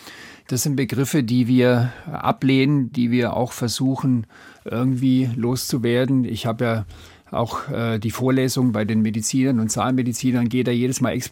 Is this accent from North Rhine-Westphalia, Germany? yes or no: no; Calw, Baden-Württemberg, Germany; born there; Ich bin in Calw geboren, ist nicht so weit weg.